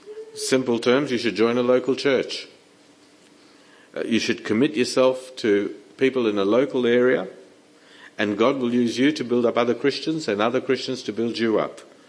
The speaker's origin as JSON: {"language": "English", "country": "United States", "said": "And as an Indian, I can say to you, he's not an Indian giver."}